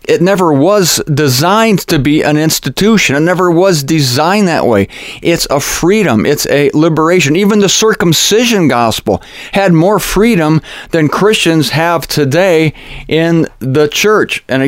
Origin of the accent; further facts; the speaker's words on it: Mansfield, Ohio, United States; part of it was filmed near my hometown in Ohio, down there in Mansfield, Ohio